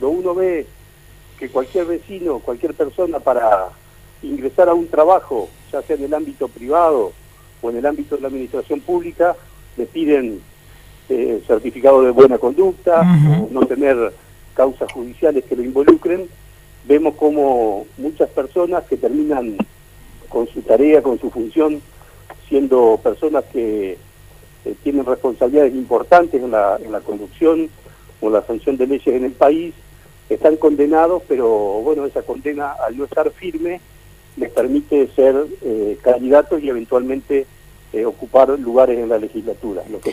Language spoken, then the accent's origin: Spanish; Villa Elisa, Entre Ríos, Argentina; Conozco Villaliza, soy oriundo de Villaliza de toda la vida.